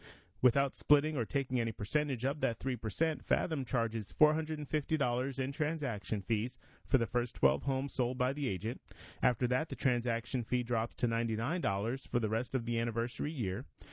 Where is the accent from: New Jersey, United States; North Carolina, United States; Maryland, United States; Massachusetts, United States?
North Carolina, United States; Nashville; I'm originally from Nashville in eastern North Carolina.